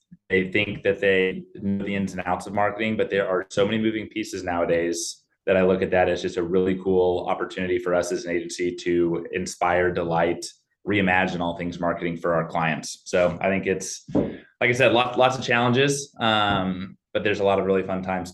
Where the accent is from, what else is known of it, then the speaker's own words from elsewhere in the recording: Tulsa, Oklahoma, United States; I was born and raised here in Tulsa, Oklahoma.